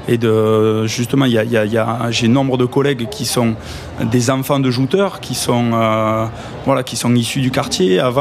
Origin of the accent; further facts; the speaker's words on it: Sète, Occitanie, France; Siem des Sète, je suis de Sète.